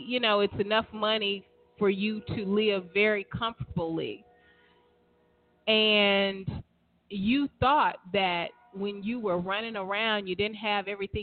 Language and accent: English; the South, United States; You know, when I was growing up in the South, my parents and just aunts, uncles, you know, what I gathered was their definition of success was you get a decent job.